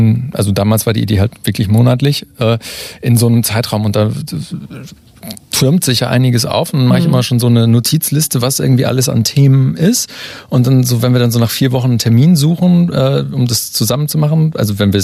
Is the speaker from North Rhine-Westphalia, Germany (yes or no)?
yes; Bochum, North Rhine-Westphalia, Germany; Ich komme aus Bochum